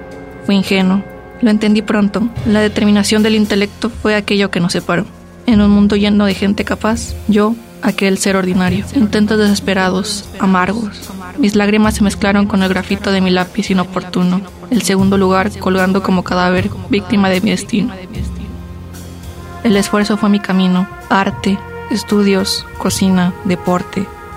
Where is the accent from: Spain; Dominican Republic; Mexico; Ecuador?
Mexico; Jalisco; Vengo de Cecité, Jalisco, La Duraznera.